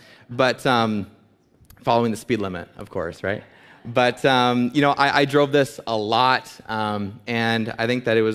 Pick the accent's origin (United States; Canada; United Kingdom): Canada; I'm from Canada, in case you didn't know. I've kind of lost my accent now over time, but thank you for clapping. And so I'm Canadian